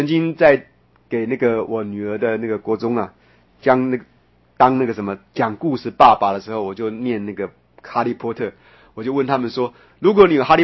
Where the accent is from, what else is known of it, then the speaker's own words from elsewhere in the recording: Taiwan; 所以我们台湾人什么东西失去最多？